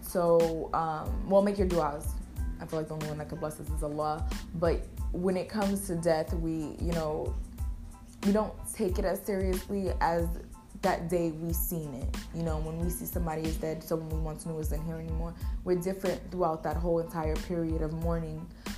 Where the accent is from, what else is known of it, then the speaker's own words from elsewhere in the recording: United States; Because I'm from America